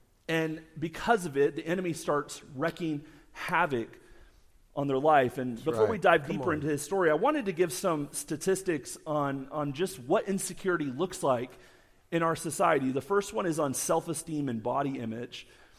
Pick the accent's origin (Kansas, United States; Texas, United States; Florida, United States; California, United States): Florida, United States; So growing up in Florida, I had a deep love for Disney World.